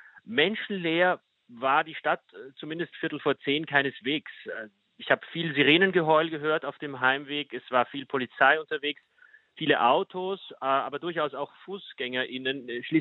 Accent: Vienna, Austria; Also ich bin jetzt 37, ich bin in Wien geboren

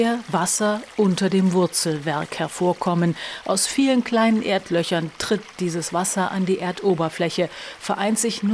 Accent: Munich, Bavaria, Germany; also born or lived in Passau / Berlin; now in Saarbrücken, Germany; Ich stamme aus München und kühlte mich als Kind im Sommer in der Isar ab. Ich studierte in Passau und ruderte auf dem Inn. Ich lebte in Berlin und wanderte an Spree und Havel.

